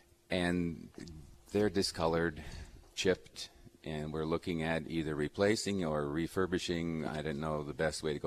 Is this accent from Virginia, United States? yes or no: no; Michigan, United States; moved away as an adult; now in Casa Grande, United States; Well, we're originally from Michigan, so I probably brought a lot of that influence with me when I came.